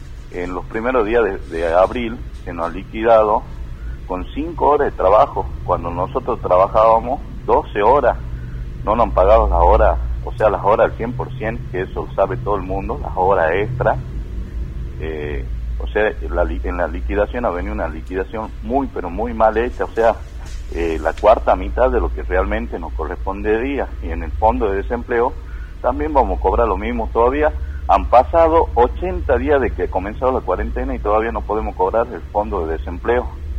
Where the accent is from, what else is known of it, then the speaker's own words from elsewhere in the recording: Salta, Argentina; nosotros somos salteños, nosotros somos los dueños de nuestra tierra acá.